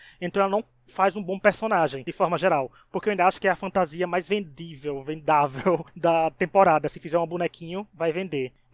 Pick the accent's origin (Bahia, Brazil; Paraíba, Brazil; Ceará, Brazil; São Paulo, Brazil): Paraíba, Brazil; Eu aqui, como sou do Nordeste, Paraíba, perto em Campina Grande, né? O meu São João do Mundo.